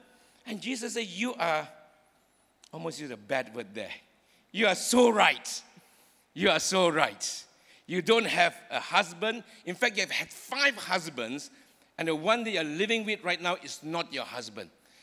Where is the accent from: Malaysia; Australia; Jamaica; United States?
Malaysia; Seremban, Negeri Sembilan; I studied in the Anglo-Chinese school here in Seremban. Born and bred in Seremban, studied there.